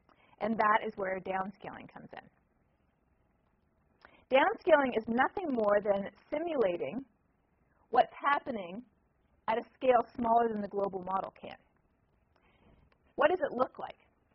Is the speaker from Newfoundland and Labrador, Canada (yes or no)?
no; Toronto, Ontario, Canada; I come from Toronto, where we get about 53 inches of snow per year on average.